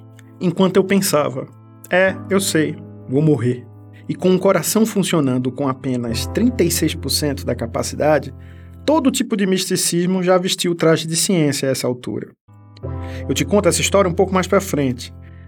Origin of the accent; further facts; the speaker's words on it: Pernambuco, Brazil; num mergulho profundo na minha terra, Pernambuco.